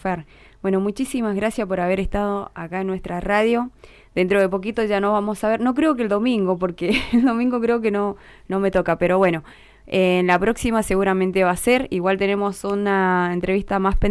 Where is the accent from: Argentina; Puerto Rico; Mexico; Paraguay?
Argentina; Mendoza; No, yo soy de Mendoza y...